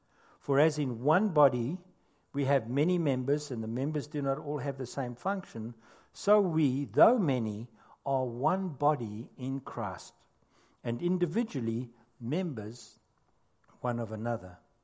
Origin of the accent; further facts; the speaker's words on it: South Africa; accent: South African; as you can hear from my accent, it was a South African government stamp on it